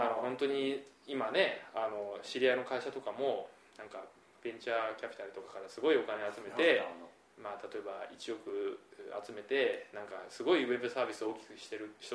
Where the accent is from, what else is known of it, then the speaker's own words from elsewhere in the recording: Saitama, Japan; 地元が埼玉市なんでそこに入っていきたいなってい